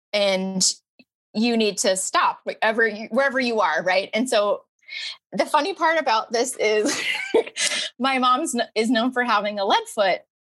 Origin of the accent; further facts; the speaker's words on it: Monterey, California, United States; It was wooden, the one where I grew up in Monterey.